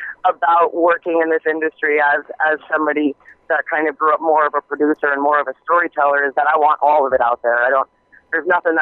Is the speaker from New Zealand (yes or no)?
no; New York, United States; I grew up in Hudson Valley.